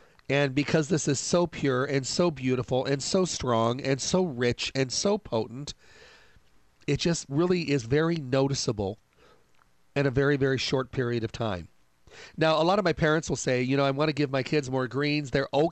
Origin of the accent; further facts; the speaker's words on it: Michigan, United States; I come from Michigan, so I know what those winters are like